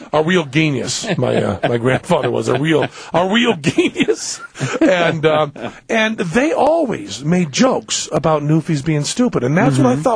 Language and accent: English; Greenfield, Massachusetts, United States; I'm from Western Massachusetts, as goyim as you can get, just a small town, you know, a dead factory town named Greenfield in Massachusetts, right near Amherst there.